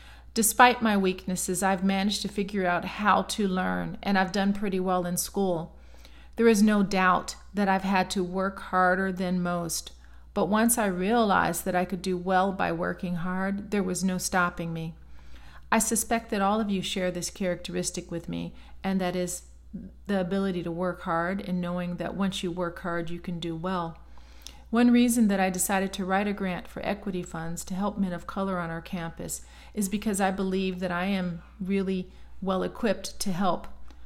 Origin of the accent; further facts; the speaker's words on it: Chicago, Illinois, United States; I grew up in Chicago, and I'm the last of seven children.